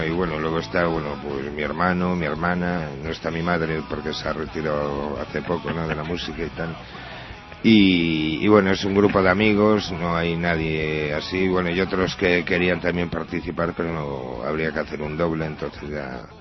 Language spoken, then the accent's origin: Spanish; Vigo, Galicia, Spain; now in Lugo, Spain; Bueno, pues soy gallego de Vigo. Lo que pasa es que me he ido a vivir a Lugo